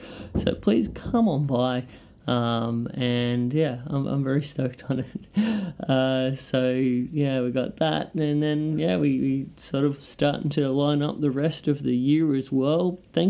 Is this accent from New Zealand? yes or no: no; Brisbane, Queensland, Australia; my hometown of Brisbane